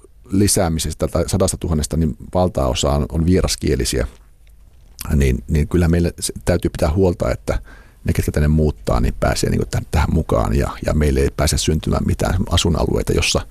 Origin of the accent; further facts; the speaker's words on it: Imatra, South Karelia, Finland; moved away as an adult; now in Helsinki, Finland; En, vaan mä oon Imatralta kotoisin ja niin kuin siihen verrattuna, niin kyllähän tämä näyttää isolta.